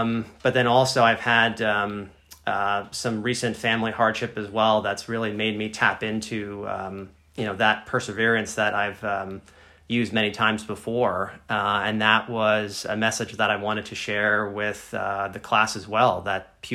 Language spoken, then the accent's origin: English; East Coast, United States; I grew up on the East Coast. And, so it's difficult to, say no to the nostalgia.